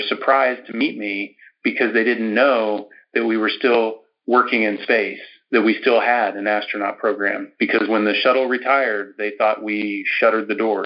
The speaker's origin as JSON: {"language": "English", "region": "Kansas", "country": "United States", "tie": "born or raised there", "said": "I'm thankful for the experiences I had growing up in Northwest Kansas."}